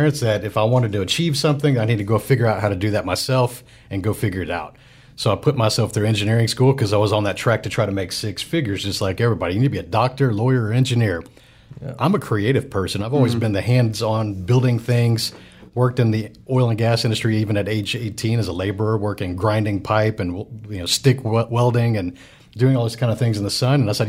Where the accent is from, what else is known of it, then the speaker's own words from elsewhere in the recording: Houston, Texas, United States; That's my hometown.